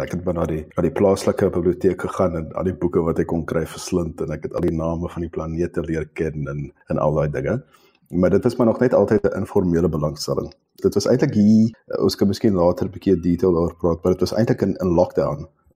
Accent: Bellville, Western Cape, South Africa; moved away as an adult; now in Germany; Ja, nee, ek kom definitief uit Suid-Afrika uit. Ek het groot geraak in die noordelike voorstede van Kaapstad, in die Bellville in.

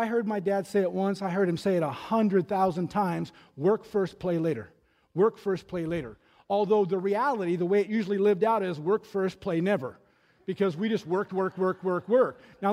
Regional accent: California, United States; Now, we're from Southern California. So we had the LA Kings and Wayne Gretzky

